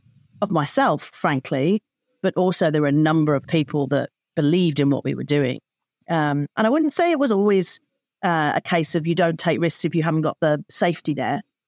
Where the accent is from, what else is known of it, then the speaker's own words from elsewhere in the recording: Birmingham, West Midlands, United Kingdom; One, I'm from Birmingham. And so, you know, I don't know if you know many Brummies, but we just jump in and we get on with it.